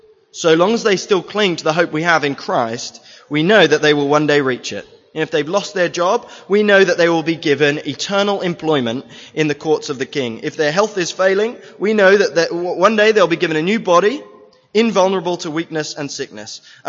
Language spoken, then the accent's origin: English; England, United Kingdom; For me, I grew up in England. I grew up at an evangelical Baptist church over there.